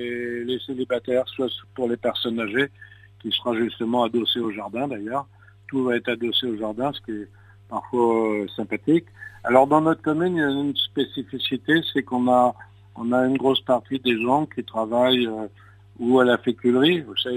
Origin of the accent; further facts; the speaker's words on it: Haussimont, Grand Est, France; born there; quand je suis revenu à Haussimont, je suis né à Haussimont, je suis revenu en 92